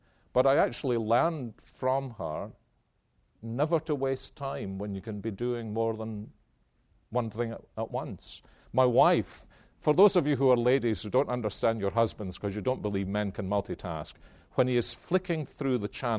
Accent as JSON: {"language": "English", "region": "Scotland", "country": "United Kingdom", "said": "Now, that's one of the privileges of being Scottish."}